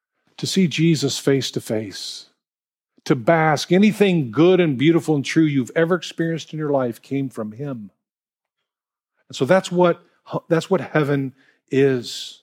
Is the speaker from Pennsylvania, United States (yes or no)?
no; Illinois, United States; now in Florida, United States; I remember years ago when my parents moved to Florida, we came from Illinois down to Florida.